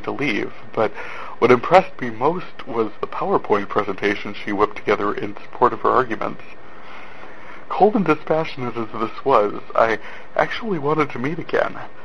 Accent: North Dakota, United States; I am from North Dakota.

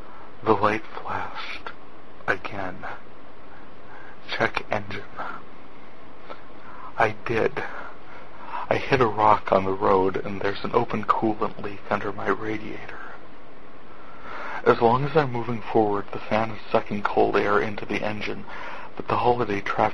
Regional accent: North Dakota, United States; I am from North Dakota, where I can tell you I'm already enjoying the longer days

